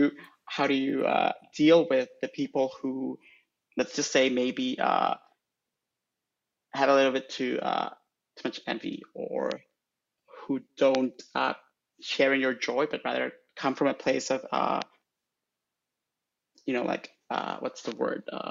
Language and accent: English; Honduras; I'm from Honduras